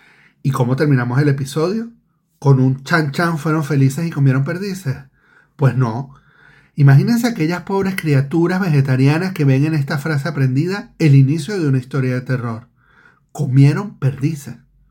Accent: Venezuela; accent: Venezuelan; also born or lived in Colombia; En una época en la que viví en Colombia, distinguía mi acento venezolano por la capacidad que tenía de comerme las S y las Z al final de las palabras.

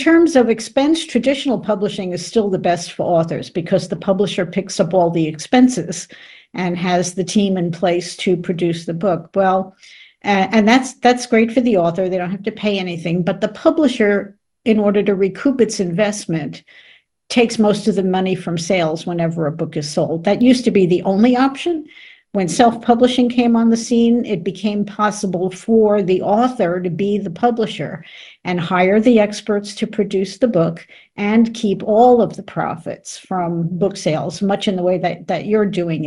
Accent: New York, United States; I grew up in New York, and I was going out on job interviews after getting out of school

